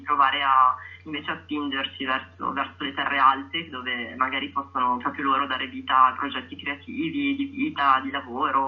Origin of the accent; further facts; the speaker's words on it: Milan, Lombardy, Italy; siamo appunto partiti da Milano, noi siamo di Milano, con tutta l'attrezzatura video